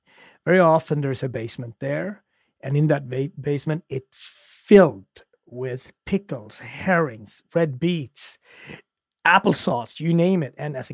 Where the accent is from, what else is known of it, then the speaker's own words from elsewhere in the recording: Sweden; You know, I grew up in Sweden during the Soviet Union